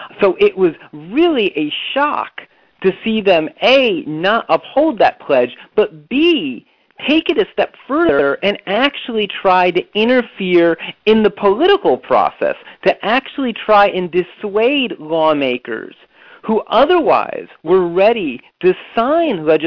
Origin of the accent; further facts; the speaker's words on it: New England, United States; I grew up in New England. I'm very used to the idea that localities set their own policies regarding vice. Where I grew up, there were wet counties, there were dry counties.